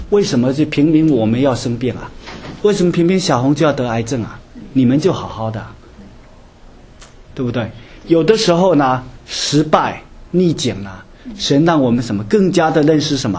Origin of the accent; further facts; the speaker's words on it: China; now in United States; 特别我们从大陆来的